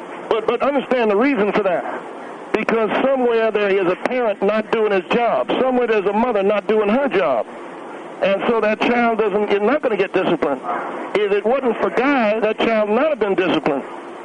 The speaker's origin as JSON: {"language": "English", "region": "West Virginia", "country": "United States", "said": "I'm from West Virginia. Yes, sir."}